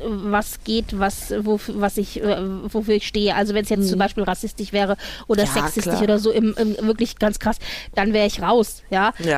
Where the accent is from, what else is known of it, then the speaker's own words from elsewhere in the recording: Frankfurt, Hesse, Germany; ich komme aus Frankfurt